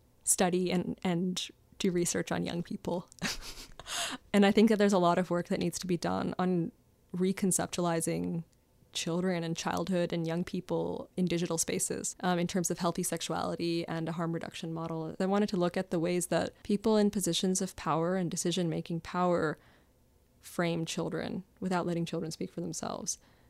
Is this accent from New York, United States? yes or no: no; Maryland, United States; and I grew up in Maryland, which I think has more comprehensive sex ed programming than other states.